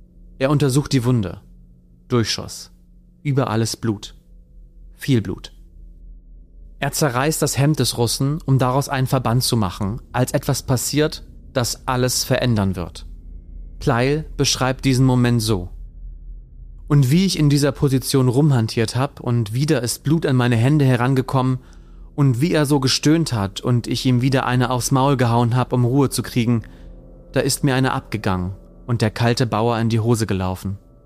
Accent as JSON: {"language": "German", "town": "Cuxhaven", "region": "Lower Saxony", "country": "Germany", "tie": "born or raised there", "said": "Übrigens in einer Hafenbar in Cuxhaven. Auch da war er und da bin ich ja groß geworden. Das ist meine Heimat."}